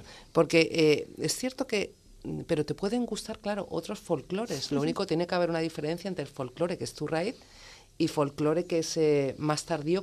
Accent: Community of Madrid, Spain; also born or lived in England; yo no tengo un folclore claro de mi zona, de Madrid, mi pueblo no tenía

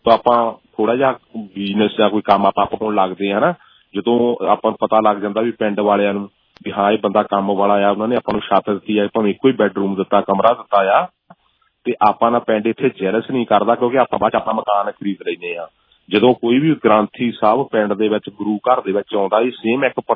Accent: Punjab, India; ਪੰਜਾਬ ਦੀ ਜਿਹੜੀ ਮਿੱਟੀ ਚ ਆਪਾਂ ਜੰਮੇ ਪਲੇ ਆ, ਖੇਡੇ ਆ, ਜਿੱਥੇ ਵੱਡੇ ਹੋਏ ਆ

